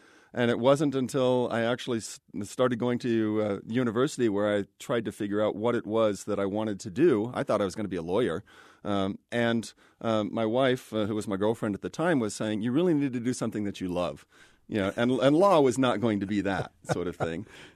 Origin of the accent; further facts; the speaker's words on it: Kansas, United States; So, for example, I grew up in Kansas, and we have lots of thunderstorms.